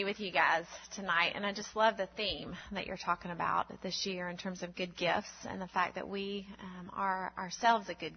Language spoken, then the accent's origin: English; Enterprise, United States; I'm originally from Enterprise.